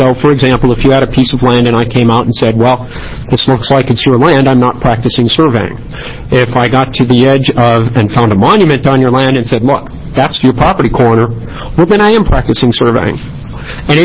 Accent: United States; Mr. Chairman, for the record, I'm from Polk County.

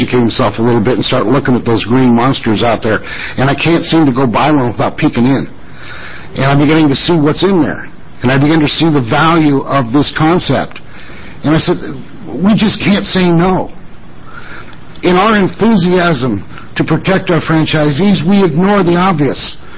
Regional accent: Cottage Grove, United States; Now, I come from Cottage Grove. We're kind of a can-do city.

